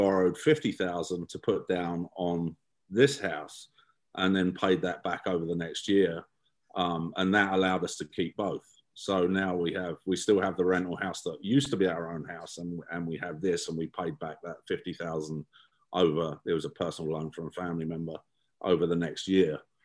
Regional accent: England, United Kingdom; moved away; I'm from England originally. We moved here in 1999

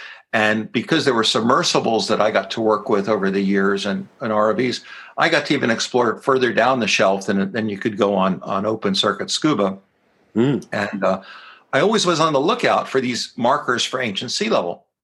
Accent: United States; I'm an American. I live in Florida at the moment, but I've been to the UK many times.

